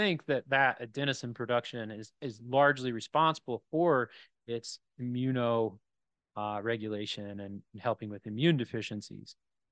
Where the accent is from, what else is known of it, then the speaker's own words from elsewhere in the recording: Appalachia, United States; You know, I'm from Appalachia, so we talk about snake oil salesmen